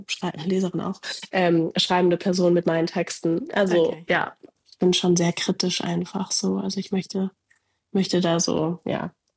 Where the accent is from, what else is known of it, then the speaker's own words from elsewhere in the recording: Berlin, Germany; Und ich meine, ich bin ja in Berlin groß geworden auch.